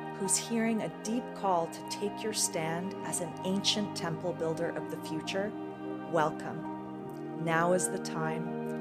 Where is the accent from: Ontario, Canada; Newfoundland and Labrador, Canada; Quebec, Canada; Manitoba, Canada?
Ontario, Canada; Toronto; I'm a part North American, born and raised in Toronto.